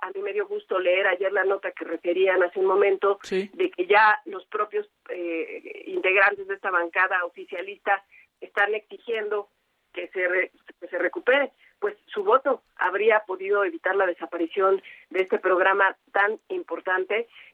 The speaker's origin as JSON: {"language": "Spanish", "region": "State of Mexico", "country": "Mexico", "said": "Yo soy mexiquense. En el Estado de México el sistema educativo estatal es mucho más grande que el federal."}